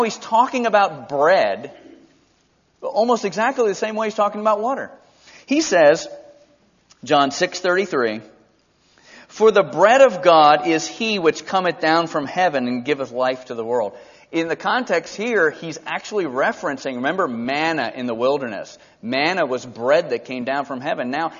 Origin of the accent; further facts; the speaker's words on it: Georgia, United States; I grew up in South Georgia. They used to deliver milk to our house.